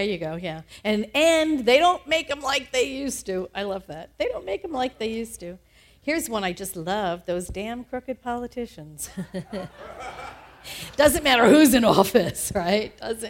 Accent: New York, United States; There was a lot of those things in the Northeast. I grew up in New York.

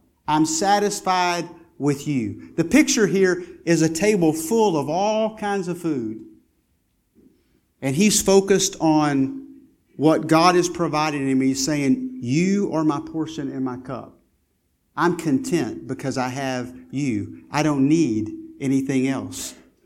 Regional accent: Lubbock, Texas, United States; When I was a kid growing up in Lubbock, we would take some trips to see relatives, Mule Shoe and Spur, different places, Crosbyton

